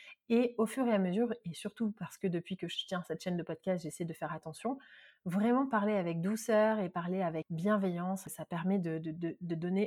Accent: Marseille, Provence-Alpes-Côte d'Azur, France; je suis une vraie Marseillaise et j'exagère tout

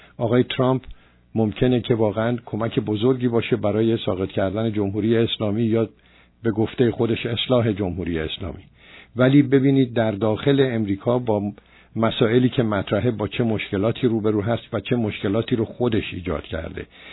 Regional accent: Iran; نه، من یک ایرانی هستم، دلم به خاطر مملکتم میتپه،

